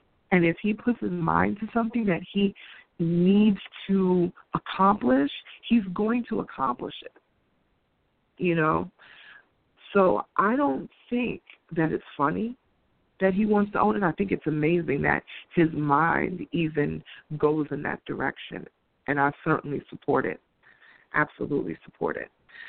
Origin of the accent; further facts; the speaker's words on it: New York City, New York, United States; he's from my hometown in New York City.